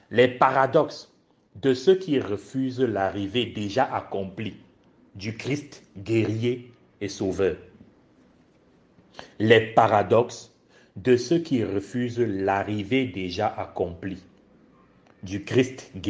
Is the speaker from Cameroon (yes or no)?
yes; Cameroon; Vous pensez que j'ai grandi au Cameroun. Je me revendique en première nationalité le Cameroun.